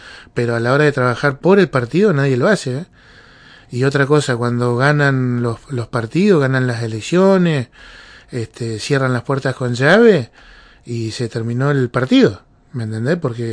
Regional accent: El Calafate, Santa Cruz, Argentina; de mi pueblo, de Calafate, para que nos empecemos a reunir en nuestro partido local.

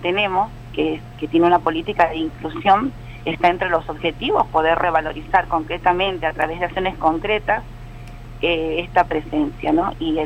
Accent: Argentina

